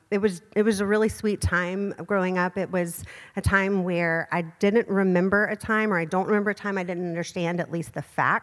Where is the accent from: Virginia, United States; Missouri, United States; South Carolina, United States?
South Carolina, United States; Charleston; Just for a little bit of background context, I'm from Charleston. I was raised there.